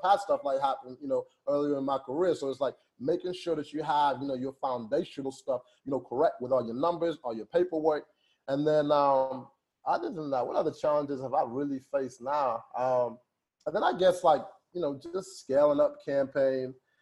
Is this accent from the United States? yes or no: yes; Chicago, Illinois, United States; and I'm from Chicago here, man, it was wintertime too.